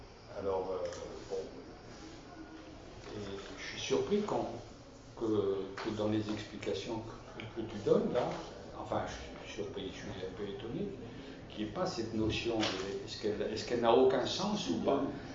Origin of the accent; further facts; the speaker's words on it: Forbach, Grand Est, France; moi je suis de l'Est, là, moi, de cette circonscription de Forbach.